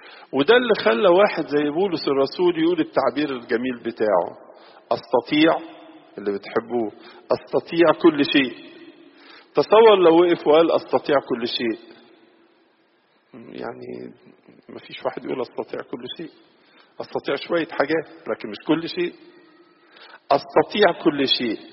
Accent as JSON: {"language": "Arabic", "country": "Egypt", "said": "زي ما كلنا نعرفها طبعا كمصريين وكأباط"}